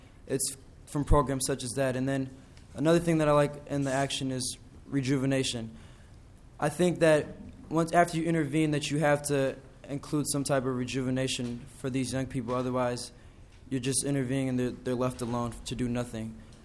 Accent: Minneapolis, Minnesota, United States; We're both from Minneapolis, raised there. It's some place that I always call home

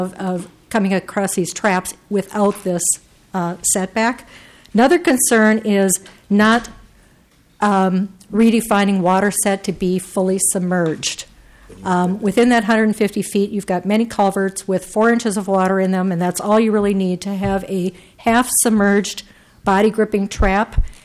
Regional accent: Cologne, Minnesota, United States; from Cologne, Minnesota.

